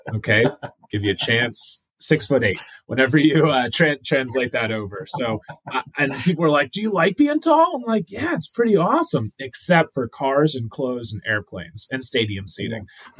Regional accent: Butler, Pennsylvania, United States; Calling in from rural Western Pennsylvania. I grew up in Butler, PA. It's a little bit north of Pittsburgh, Pennsylvania.

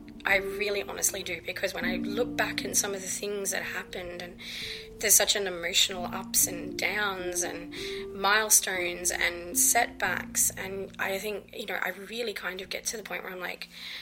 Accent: Australia; now in Netherlands; I'm Australian and I live in the Netherlands now for 5 years.

